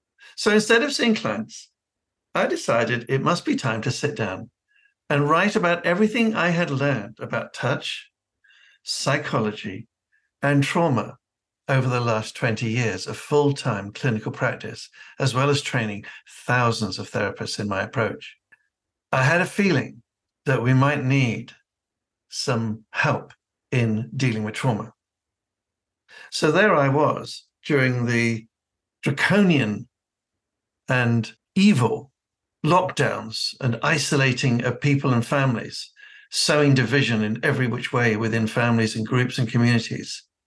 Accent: Mangakino, Waikato, New Zealand; born there; the tiny community hospital that I was born in Mangakino, which is amazingly is still a healthcare center.

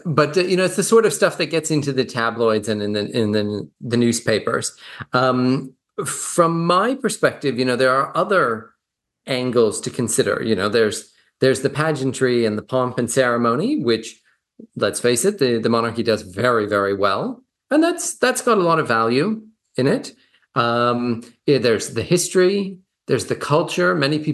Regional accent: Canada; moved away as an adult; now in New Zealand; I'm originally from Canada, but I came to New Zealand quite some time ago to do a master's

